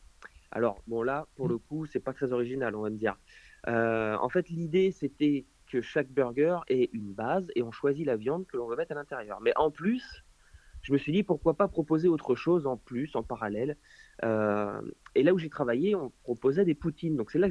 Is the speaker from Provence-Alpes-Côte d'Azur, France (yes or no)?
yes; Aix-en-Provence, Provence-Alpes-Côte d'Azur, France; now in Lyon, France; Alors, pas très très loin de Marseille, en fait, même plus Aix-en-Provence.